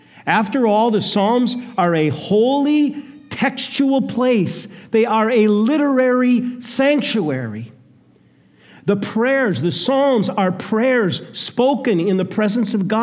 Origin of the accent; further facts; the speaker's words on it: Minnesota, United States; I'm from Minnesota, and Minnesota has just produced so many losers and people who finish second.